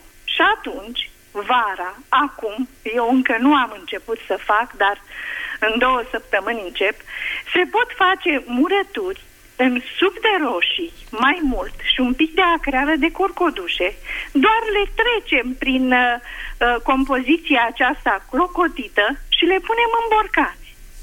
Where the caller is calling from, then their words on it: Buzău, Buzău County, Romania; Vă sunt din Buzău